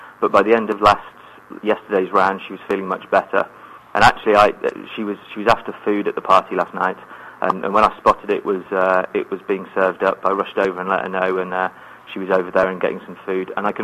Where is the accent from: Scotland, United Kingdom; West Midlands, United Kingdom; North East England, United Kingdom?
West Midlands, United Kingdom; I'm from Shropshire in England, so very, very English.